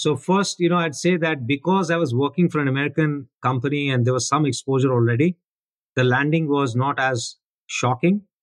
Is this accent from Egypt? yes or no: no; India; growing up in India, you know, fighting the battles there